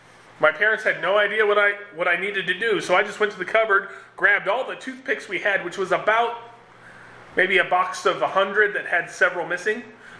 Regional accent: Minneapolis, Minnesota, United States; there was a bridge in Minneapolis that just... That's my hometown.

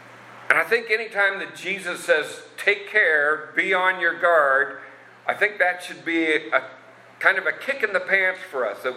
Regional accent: Eugene, Oregon, United States; also born or lived in Southern California; now I grew up in Eugene with some Southern California influence.

